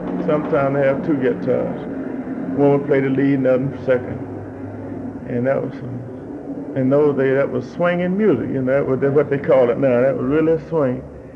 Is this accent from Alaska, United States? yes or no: no; Mississippi, United States; I was born in Mississippi, in a place called Winona, Mississippi, about 100 miles south of Memphis, Tennessee.